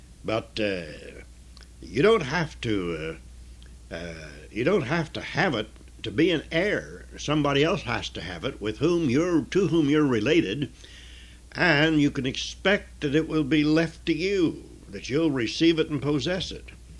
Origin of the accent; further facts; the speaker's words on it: United States; it so happens that I'm an American. This country is my country.